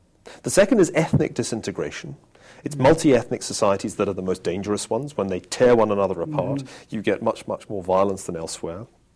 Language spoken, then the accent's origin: English; Scotland, United Kingdom; born there; I was born in Scotland in 1964